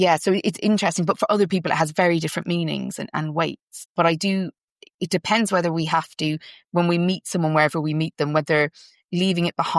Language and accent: English; London, United Kingdom; now in Ireland; I grew up in the UK, I spent a couple of years in the UK, and in the UK, I was Irish because that was how we understood ourselves growing up in London. Come back to Ireland and I assume I'm Irish, but I'm actually English to the Irish kids, right?